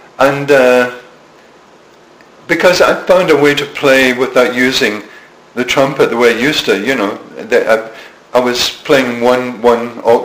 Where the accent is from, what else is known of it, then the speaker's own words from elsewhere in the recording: Greenock, Scotland, United Kingdom; we came from Greenock, and, I mean, Glasgow was like Las Vegas next to Greenock, you know.